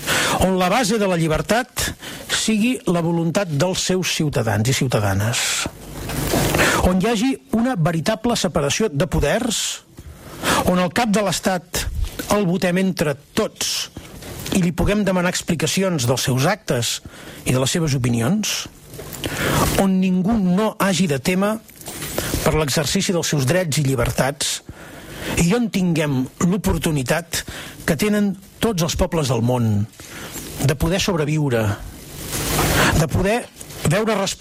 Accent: Catalonia, Spain

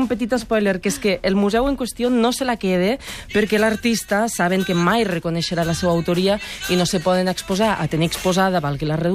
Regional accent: Flix, Catalonia, Spain; tothom digui el nom del meu poble, que és Flix.

